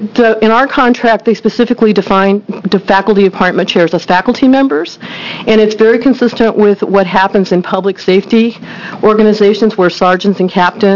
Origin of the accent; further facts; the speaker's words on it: Portland, Oregon, United States; I'm from Portland, Oregon, and I'm appearing today as a private citizen